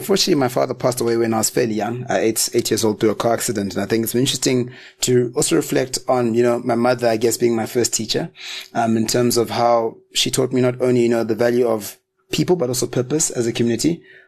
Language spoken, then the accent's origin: English; South Africa; So for myself, born and raised in South Africa, parents of Ugandan origin.